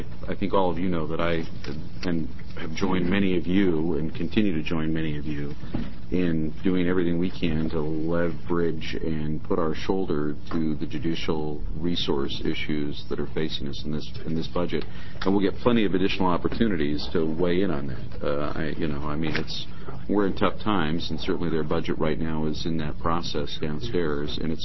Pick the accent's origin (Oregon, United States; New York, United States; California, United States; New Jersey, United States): Oregon, United States; Bend; Well, I could arm wrestle you for it being born and raised in the Bend city limits, boy